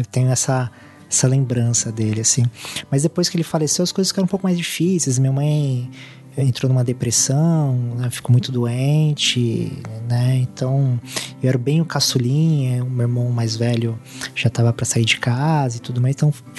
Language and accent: Portuguese; São Bernardo do Campo, São Paulo, Brazil; Meu pai operário do ABC, né? Sou de São Bernardo do Campo.